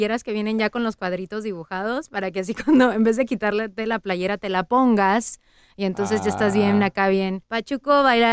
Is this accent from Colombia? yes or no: no; Los Angeles, California, United States; somos dos locutores de Los Ángeles